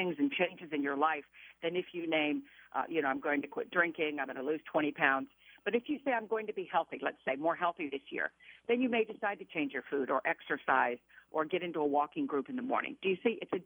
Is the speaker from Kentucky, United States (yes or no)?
no; Atlanta, Georgia, United States; Hey, I'm from Atlanta, the Falcons, so that took a lot for me, okay?